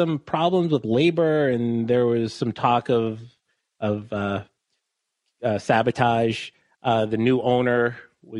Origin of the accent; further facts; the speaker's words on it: New York City, New York, United States; I'm from the Bronx.